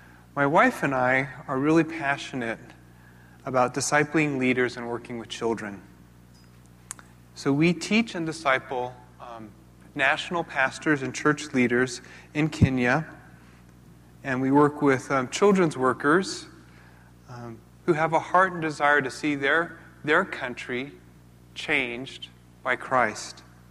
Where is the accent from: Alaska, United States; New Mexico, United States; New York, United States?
New Mexico, United States; Belen; So I grew up in Belen, New Mexico.